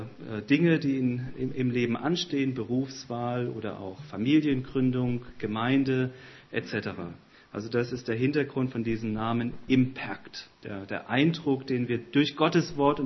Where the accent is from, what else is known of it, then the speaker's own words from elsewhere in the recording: Heidelberg, Baden-Württemberg, Germany; Ja, also ich komme ja aus Heidelberg